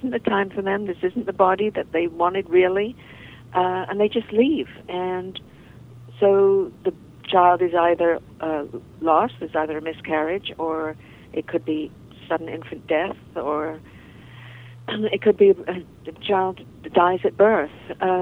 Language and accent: English; England, United Kingdom; I grew up in England, and growing up in England, we are always surrounded by ghosts and fairies, and we believe in it.